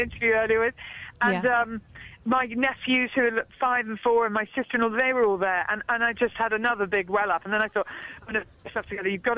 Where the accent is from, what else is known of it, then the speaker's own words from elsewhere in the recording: Kingsclere, South East England, United Kingdom; You know, I grew up in Kingsclere.